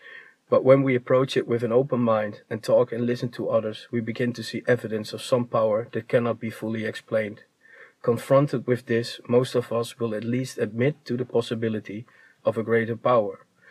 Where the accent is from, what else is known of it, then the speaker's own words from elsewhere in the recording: Netherlands; I'm indeed from Holland.